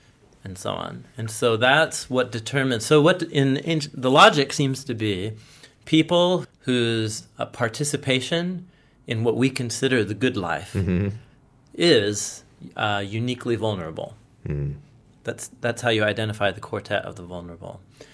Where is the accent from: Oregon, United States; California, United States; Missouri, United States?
Oregon, United States; Portland; I grew up in Portland as a skateboard punk.